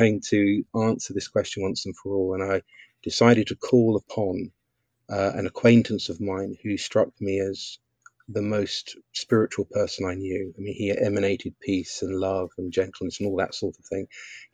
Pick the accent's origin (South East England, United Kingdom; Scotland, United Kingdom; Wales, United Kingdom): South East England, United Kingdom; Chatham; I remember when I was in my hometown of Chatham